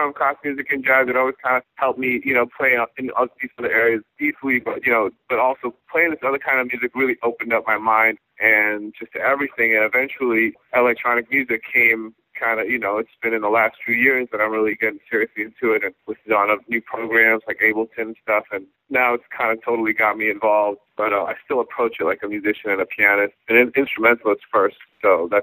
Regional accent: New York City, New York, United States; Once I moved back to New York, you know, I was growing up in New York, and I went away from school.

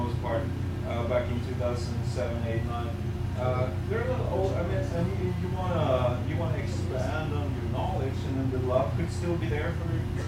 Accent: Sweden; English is a second language; I grew up in Sweden, a very small little rural village, I'd say, you know?

